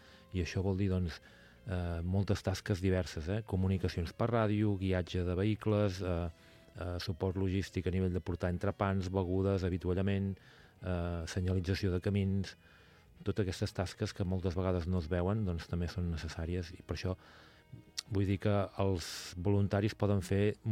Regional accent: Sant Sadurní d'Anoia, Catalonia, Spain; jo estic molt content perquè jo sóc de Sant Sadurní

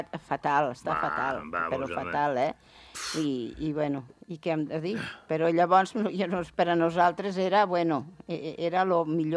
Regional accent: Catalonia, Spain; Jo que soc del Baix Ebre, que del meu poble Tortosa hi ha 8 quilòmetres

